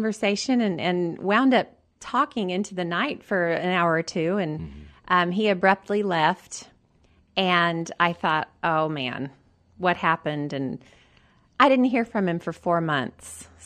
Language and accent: English; Bartlesville, Oklahoma, United States; I was raised in Bartlesville, Oklahoma.